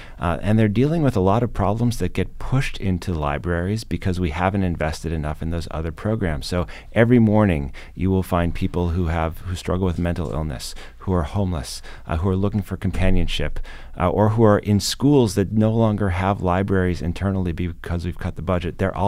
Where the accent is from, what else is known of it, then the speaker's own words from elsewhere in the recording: Chicago, Illinois, United States; also born or lived in New York City; I grew up in Chicago. I lived in New York City for 20 years